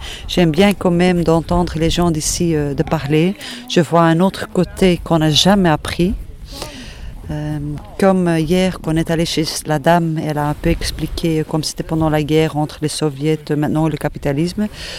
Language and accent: French; Belgium; Parce que chez moi, en Belgique, tu as 1000 choses à choisir à l'école.